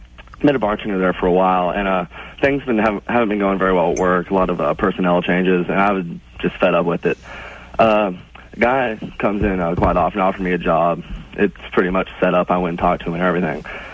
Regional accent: Irving, Texas, United States; Well, hey, I should have said I was from Irving.

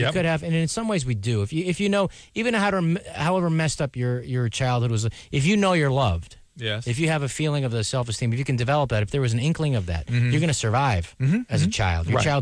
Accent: Philippines; Luckily, I'm Filipino, so I have a nice round

